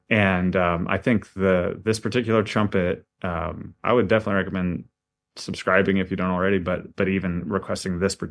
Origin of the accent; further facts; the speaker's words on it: United States; But I do kind of have that fear as an American as well.